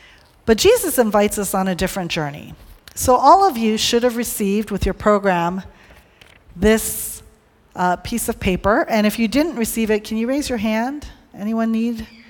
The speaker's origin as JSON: {"language": "English", "region": "Hawaii", "country": "United States", "said": "So he's from Maine, I'm from Hawaii."}